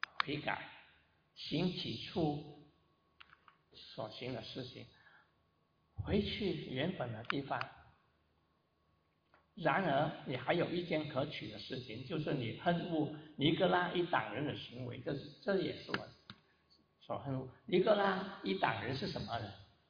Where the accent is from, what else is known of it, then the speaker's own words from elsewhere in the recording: Guangdong, China; first language Cantonese; Chinese is a second language; now in New York, United States; 我是广东人，但是那时候国语，但是我会广东话是我母语。